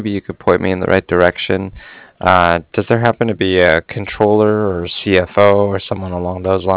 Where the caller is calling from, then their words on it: Cardiff, Wales, United Kingdom; I was calling from Cardiff